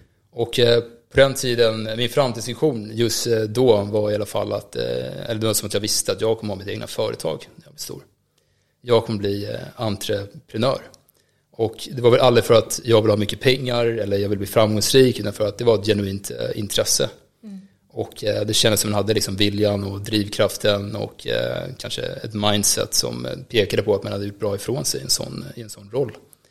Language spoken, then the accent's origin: Swedish; Stockholm, Stockholm County, Sweden; jag är 30 år gammal idag. Så född och uppvuxen här i Stockholm, ute i Bromma. Och det är precis som du beskriver, alltså kommer från en helt sekulär omgivning. En sekulär familj, sekulära vänner.